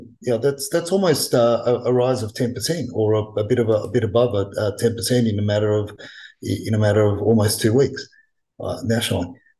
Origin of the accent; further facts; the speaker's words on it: Gladesville, New South Wales, Australia; when we came to Australia, I was only about 7 or so, and we lived in a home in Gladesville. I grew up in Gladesville, until my late teenage years.